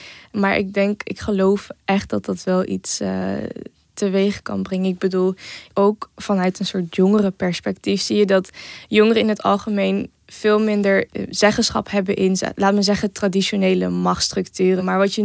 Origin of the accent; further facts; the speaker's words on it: Netherlands; Ik ben ook een trotse Nederlander, weet je.